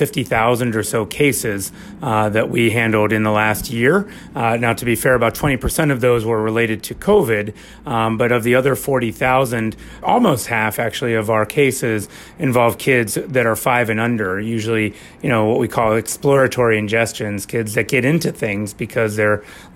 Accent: Monroeville, Pennsylvania, United States; Yeah, I'm a Pittsburgh native. I grew up in Monroeville

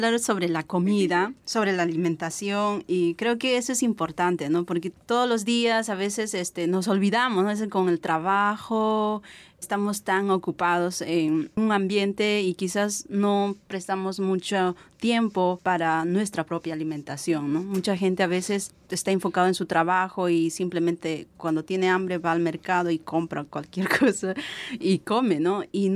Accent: Peru; moved away; por ejemplo, en mi pueblo allá en Perú, usualmente nosotros producimos nuestro propio alimento y cocinamos también nosotros mismos.

